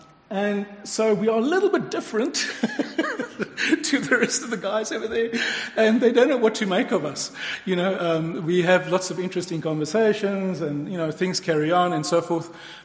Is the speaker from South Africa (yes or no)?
yes; South Africa; now in Australia; I don't come from Australia. I come from South Africa. My wife and myself, we're from South Africa originally.